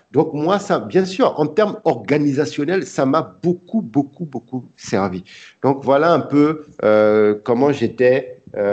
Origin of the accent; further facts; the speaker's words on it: Togo; au Togo, je viens du sud du Togo, et on utilise plutôt pour les assaisonnements des poissons séchés, des poissons fumés.